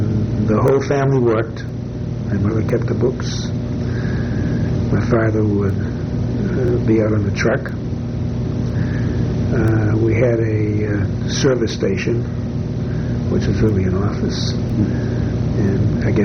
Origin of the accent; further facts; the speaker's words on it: Boston, Massachusetts, United States; also born or lived in Maine; Well, I was born in Maine, in the state of Maine. My folks moved to Boston when I was about a year and a half old. And we lived in Boston until I was 13 years old.